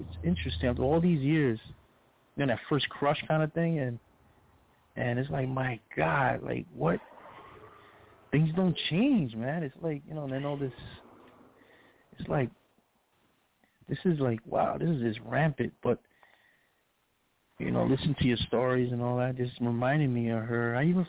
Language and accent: English; Brooklyn, New York, United States; Well, you know, I was raised in Brooklyn, New York, East New York.